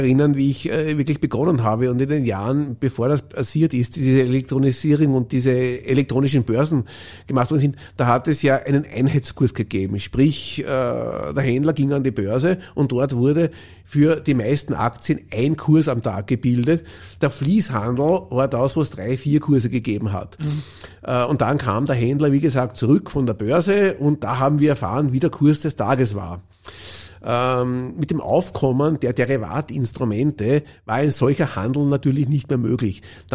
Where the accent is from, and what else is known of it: Austria